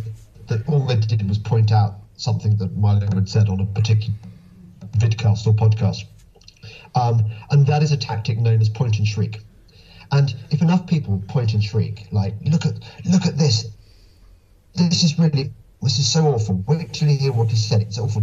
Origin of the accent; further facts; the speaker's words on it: England, United Kingdom; I'm English and it's kind of macho American and I'm really not macho American.